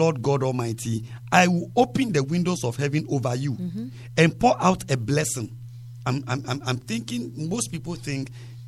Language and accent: English; Mataheko, Greater Accra, Ghana; from Mataheko.